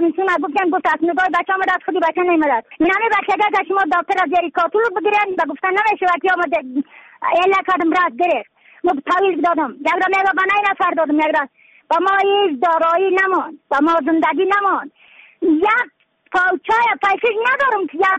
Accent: Badakhshan, Afghanistan; از بدخشان هستم، مرکز بدخشان، ولسوالی یکل پایان، خیره وینگ

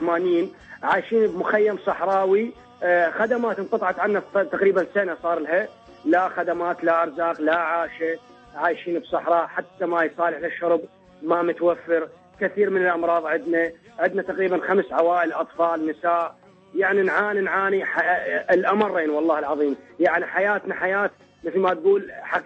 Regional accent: Baghdad, Baghdad Governorate, Iraq; now in Saudi Arabia; أنا من بغداد.

